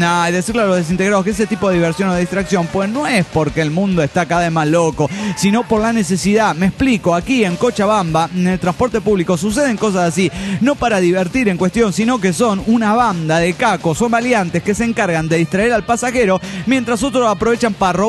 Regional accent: Misiones, Argentina; ¿Será tal vez que viene del Paraguay y pasa por mi tierra colorada? Claro, Misiones.

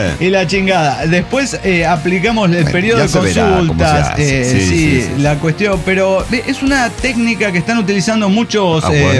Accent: Mexico; como mexicanos somos ahí de echar limón a la herida

